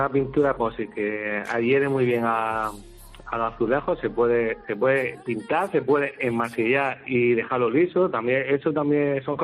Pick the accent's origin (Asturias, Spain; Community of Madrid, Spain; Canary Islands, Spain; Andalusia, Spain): Andalusia, Spain; Motril; pues primero porque somos de Motril